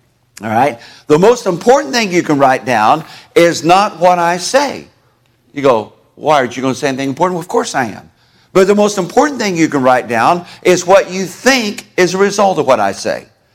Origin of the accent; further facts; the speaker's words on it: Indiana, United States; But I grew up in Hendricks County right next to it. And then my dad's from Montgomery County right next to Boone County. And so I know about that part of the world.